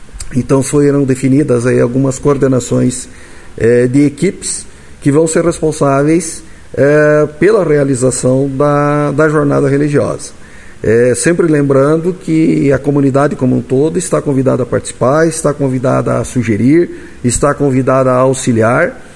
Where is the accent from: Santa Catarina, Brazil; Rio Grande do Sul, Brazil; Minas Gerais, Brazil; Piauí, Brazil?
Rio Grande do Sul, Brazil; Lagoa Vermelha; ontem estive na minha terra natal, Lagoa Vermelha